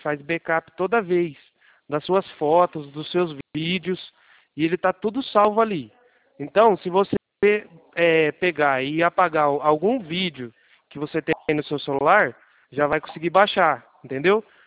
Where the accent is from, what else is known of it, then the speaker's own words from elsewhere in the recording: Mogi Guaçu, São Paulo, Brazil; Eu sou aqui de Mogi Guaçu, São Paulo.